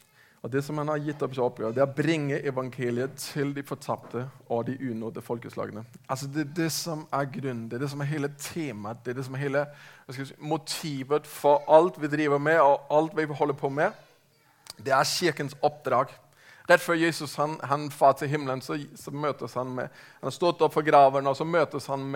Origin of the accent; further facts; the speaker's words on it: Denmark; Norwegian is a second language; now in Norway; Men jeg kommer altså fra Danmark og har bodd i Norge i en snart 20 år